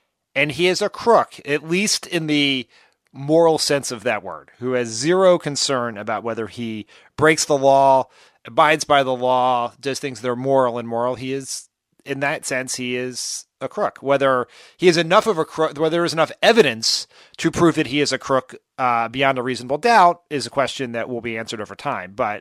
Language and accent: English; Delaware, United States; set up in my home state of Delaware